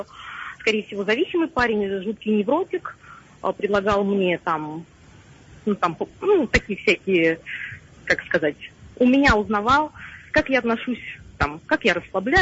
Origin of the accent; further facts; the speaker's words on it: Moscow, Russia; Мне 30 лет, я из Москвы.